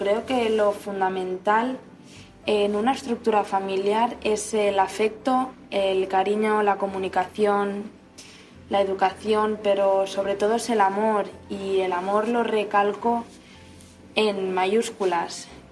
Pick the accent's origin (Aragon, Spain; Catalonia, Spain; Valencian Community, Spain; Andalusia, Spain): Catalonia, Spain; Barcelona; Soy de Barcelona.